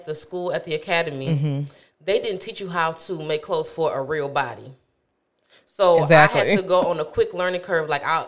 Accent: Texas, United States; because I'm not from Polk County. Mm-hmm. You know, I'm from Texas. I went to school in Fort Meade for 2 years

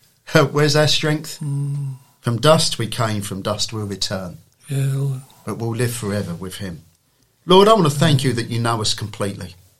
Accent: Sevenoaks, South East England, United Kingdom; I come from Seven Oaks. I drive here every Wednesday morning.

